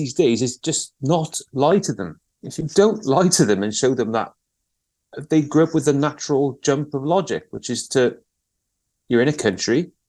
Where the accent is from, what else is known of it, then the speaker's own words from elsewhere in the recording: Penarth, Wales, United Kingdom; family's from Grangetown, Cardiff, but yeah, I'm from Penarth.